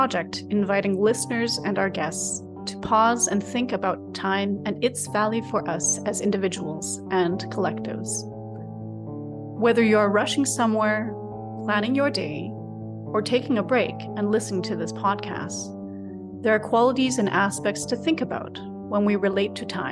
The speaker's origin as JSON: {"language": "English", "country": "Canada", "said": "Whereas I come from Canada originally, so I have practical experiences in Canadian planning"}